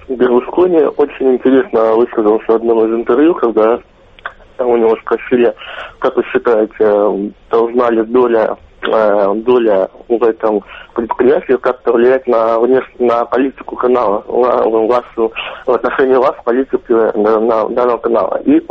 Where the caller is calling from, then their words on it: Moscow, Russia; Добрый день, Анна. Добрый день, Алина.